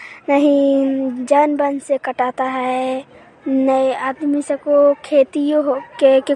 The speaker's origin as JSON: {"language": "Hindi", "town": "Benipatti", "region": "Bihar", "country": "India", "said": "घर मेघमन, थाना बेनीपट्टी, जिला मधुबनी।"}